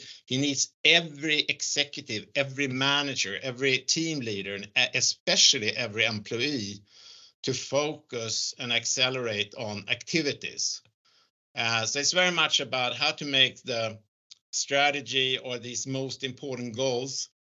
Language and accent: English; Sweden; I'm from Sweden, so I think that it's very, very important to focus, to have your dreams